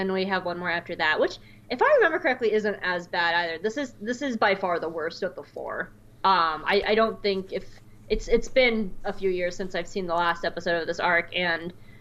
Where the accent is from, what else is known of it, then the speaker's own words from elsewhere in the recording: Georgia, United States; my dad was born and raised in Georgia, like that's like and stuff like that, and that's where I was born and raised.